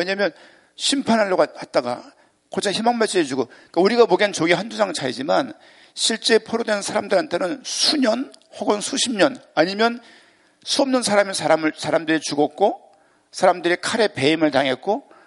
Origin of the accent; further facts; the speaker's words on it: Susaek, Seoul, South Korea; 제가 어릴 때 살았던 수색, 물이 좋았던 동네야.